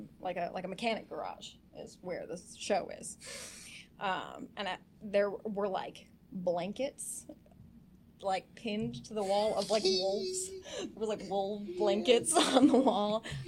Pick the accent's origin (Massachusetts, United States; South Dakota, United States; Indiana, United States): Indiana, United States; Elkhart; Elkhart, Indiana. I'm from Elkhart. Indiana.